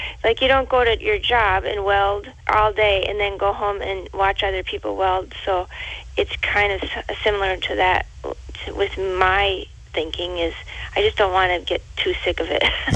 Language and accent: English; Minnesota, United States; I think that a lot of people, just being from Minnesota, we are pretty good at makin